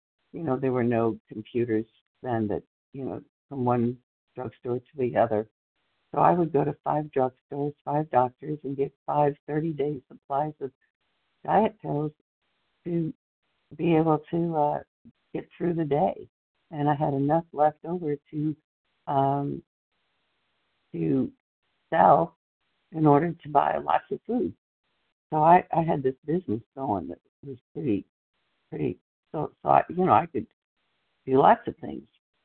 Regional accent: Texas, United States; from Texas

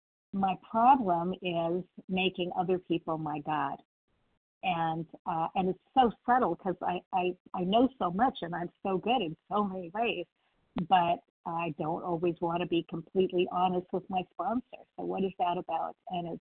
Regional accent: Santa Barbara, California, United States; I'm from California, Santa Barbara, California

